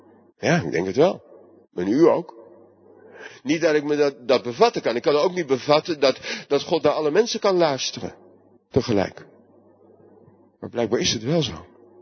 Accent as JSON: {"language": "Dutch", "town": "Delft", "region": "South Holland", "country": "Netherlands", "said": "En dan kom ik uit Delft, dus ik zeg het wel eens een beetje onbeholpen"}